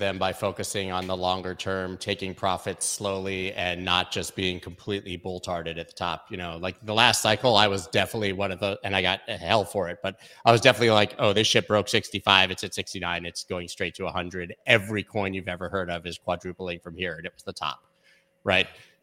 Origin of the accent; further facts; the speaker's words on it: United States; also I'm American